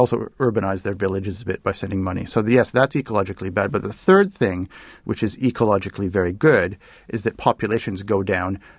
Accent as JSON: {"language": "English", "town": "Toronto", "region": "Ontario", "country": "Canada", "tie": "born or raised there", "said": "when I grew up in Toronto, I certainly was surrounded by Chinese and Portuguese and Italians using this cheap housing stock as a place to start businesses and so on."}